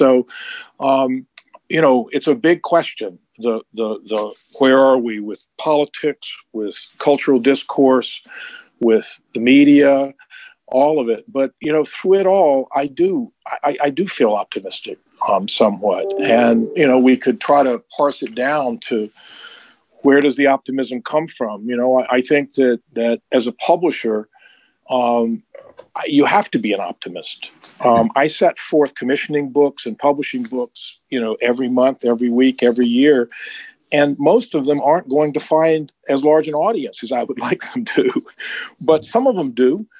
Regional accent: the South, United States; So I talked to him about growing up in the South, and I was 14 in 1969.

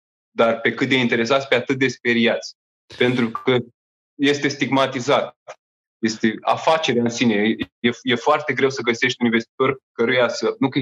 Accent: Romania; suntem în România, suntem români, suntem canaprenori

